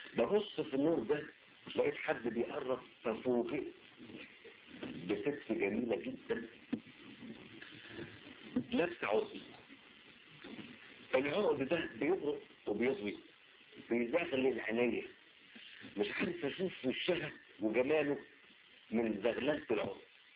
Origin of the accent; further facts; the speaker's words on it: Egypt; كان شيء معروف عندنا في مصر يعني.